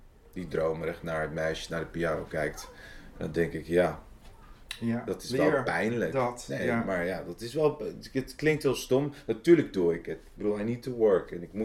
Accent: Amsterdam, North Holland, Netherlands; born there; Ik ben in Amsterdam-Noord geboren.

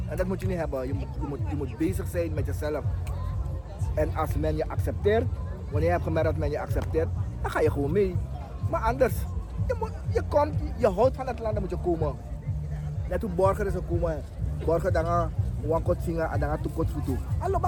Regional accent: Suriname; En ik vond het fijn als Surinamer om onafhankelijk te zijn.

